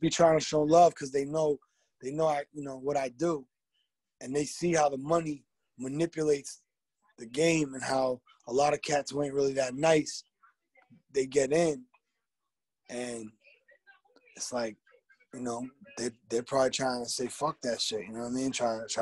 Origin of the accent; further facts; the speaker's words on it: Massachusetts, United States; No. I'm from Massachusetts.